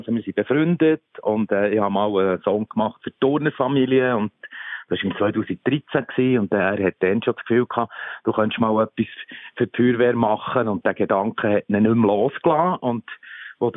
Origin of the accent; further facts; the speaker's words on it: Bern, Switzerland; accent: Bernese German; Und das gehört einfach zu unserem Ja, zu unserem Dialekt, zu unserem Berndeutsch, wart schnell, komm, gang, horti.